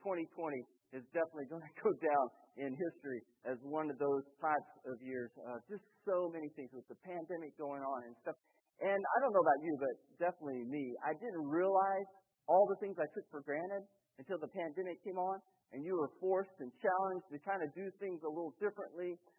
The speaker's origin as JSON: {"language": "English", "region": "Oklahoma", "country": "United States", "said": "Now I'm American. I'm from Oklahoma. And so, you know, I love a lot of the American traditions too."}